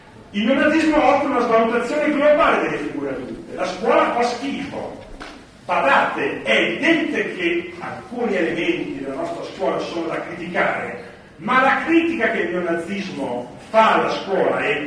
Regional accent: Lombardy, Italy; Io vengo dalla Brianza

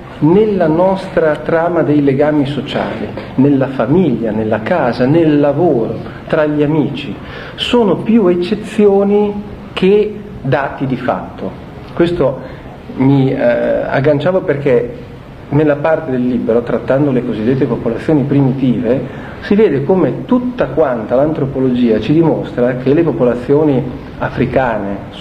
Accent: Tuscany, Italy; nella mia infanzia il cosiddetto matto o il folle aveva un posto, vale a dire, nel mio paese di origine, toscano, c'era il cosiddetto matto del paese

